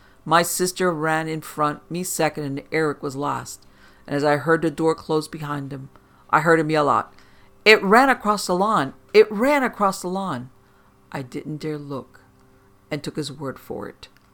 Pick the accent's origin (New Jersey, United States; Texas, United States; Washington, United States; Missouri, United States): Missouri, United States; I grew up in Missouri.